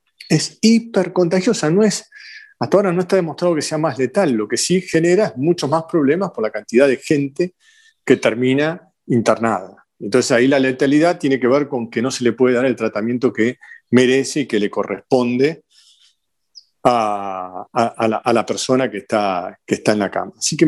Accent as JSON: {"language": "Spanish", "country": "Argentina", "said": "Y me parece que eso es algo que yo, como argentino, lo viví"}